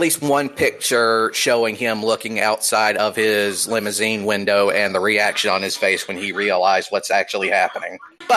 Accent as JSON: {"language": "English", "region": "Georgia", "country": "United States", "tie": "born or raised there", "said": "One of them being my home state of Georgia."}